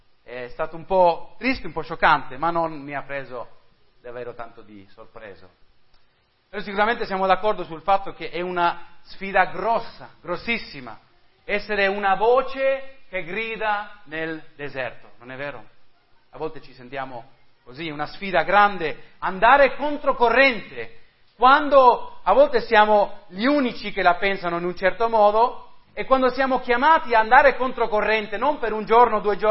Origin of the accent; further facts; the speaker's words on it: Madrid, Community of Madrid, Spain; Io sono cresciuto, come sapete, in Spagna, a Madrid, e sono andato a una scuola internazionale dove si faceva tutto in inglese